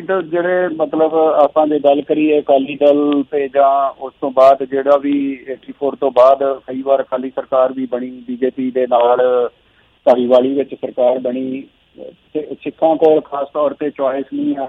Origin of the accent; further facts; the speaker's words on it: Sultanwind, Punjab, India; ਸੋ ਮੈਂ ਉਦੋਂ 9 ਸਾਲ ਦਾ ਸੀਗਾ ਤੇ ਮੈਂ ਅੰਮ੍ਰਿਤਸਰ ਦੇ ਬਿਲਕੁਲ ਨਾਲ ਹੀ ਲੱਗਦਾ ਇੱਕ ਪਿੰਡ ਹੈ ਸੁਲਤਾਨਵਿੰਦ ਪਿੰਡ, ਉੱਥੇ ਅਸੀਂ ਕਿਰਾਏ ਦੇ ਘਰ ਵਿੱਚ ਰਹਿੰਦੇ ਸੀਗੇ।